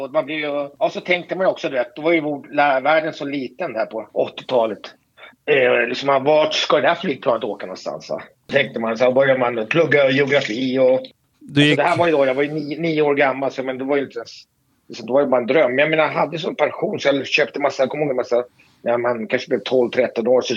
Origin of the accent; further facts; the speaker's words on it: Jordbro, Stockholm County, Sweden; Jag är uppvuxen i Jordbro, inte så långt bort från Tyresö.